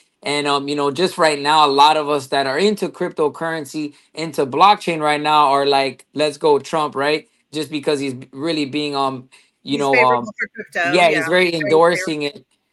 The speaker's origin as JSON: {"language": "English", "town": "Miami", "region": "Florida", "country": "United States", "tie": "born there", "said": "So I'm just, I'm glad I was born here in Miami."}